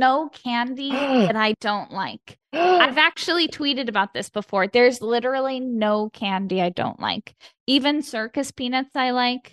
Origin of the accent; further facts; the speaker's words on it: Chicago, Illinois, United States; now in Los Angeles, United States; Like I'm from Chicago, I'm from like the Midwest. So growing up I was not cultural.